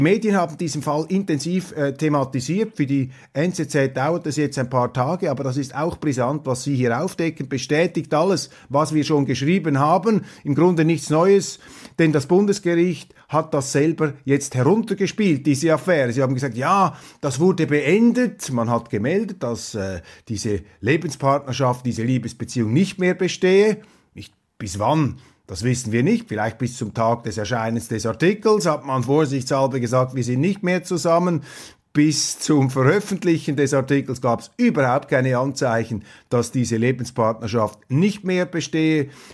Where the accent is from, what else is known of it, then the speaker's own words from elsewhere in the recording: Switzerland; wieso soll ich mich als Schweizer ans Gesetz gebunden fühlen